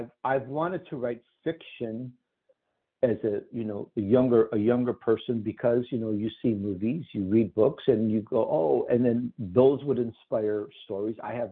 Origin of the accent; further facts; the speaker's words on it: Chicago, Illinois, United States; accent: Chicago; also born or lived in Sicily, Italy; now in Los Angeles, United States; I'm Italian, by the way. I was born in Sicily. I grew up in Chicago. And by the way, once in a while, my Chicago comes out. You can hear it from my accent